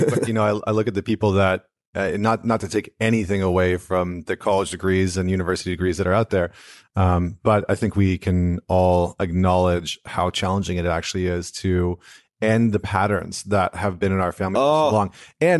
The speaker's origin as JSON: {"language": "English", "country": "Canada", "said": "our I'm not American, I'm Canadian, but have our own."}